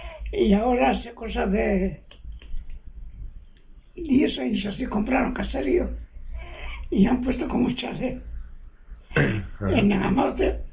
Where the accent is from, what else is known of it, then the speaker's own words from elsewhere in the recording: Markina, Basque Country, Spain; now in Rueda, Spain; En Marquina.